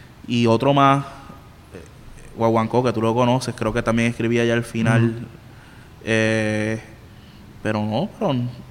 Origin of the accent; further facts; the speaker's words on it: Camuy, Puerto Rico; yo soy de Camuy